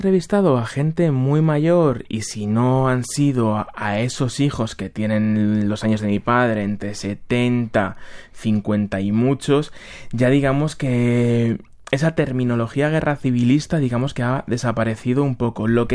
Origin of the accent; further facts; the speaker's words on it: Mejorada del Campo, Community of Madrid, Spain; Pues que mi pueblo, en Mejorada del Campo, un pueblecito pequeño de Madrid